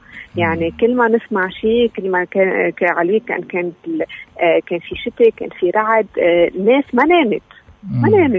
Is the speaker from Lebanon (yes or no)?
yes; Lebanon; نحن كلبنانيين لنا 11 شهر عايشين بهذا الوضع